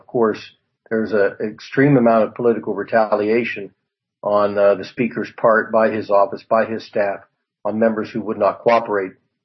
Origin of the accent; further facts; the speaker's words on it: Ohio, United States; Our state of Ohio, my home state and Alan's home state, fell in line a long time ago with the will of the governor.